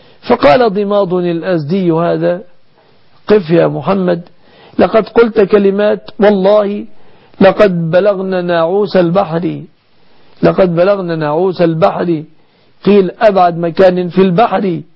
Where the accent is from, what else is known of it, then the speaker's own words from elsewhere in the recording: Egypt; بلادنا مصر